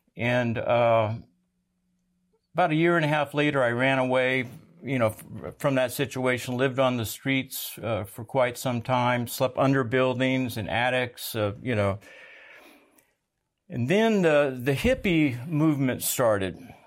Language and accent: English; San Antonio, Texas, United States; born there